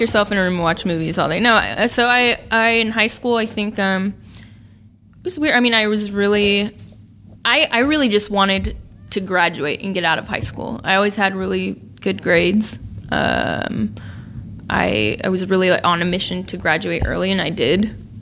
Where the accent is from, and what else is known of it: Sacramento, California, United States; born or raised there